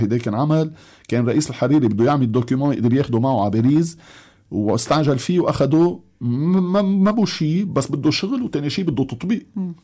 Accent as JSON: {"language": "Arabic", "country": "Lebanon", "said": "يعني الحجم الخسارة بالبنى الموجود عندنا بلبنان"}